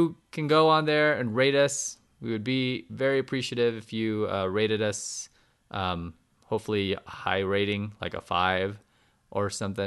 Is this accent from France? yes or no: no; California, United States; Orange County. I'm trying to tell you. There was the road that I went on.